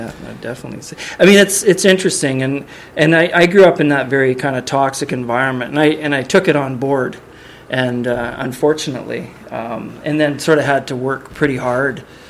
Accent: British Columbia, Canada; I grew up in the North Okanagan

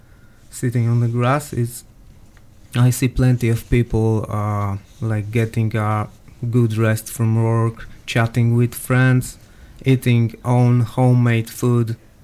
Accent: Poland; English is a second language; now in Bristol, United Kingdom; Yeah, well, from my point of view, I'm from Poland.

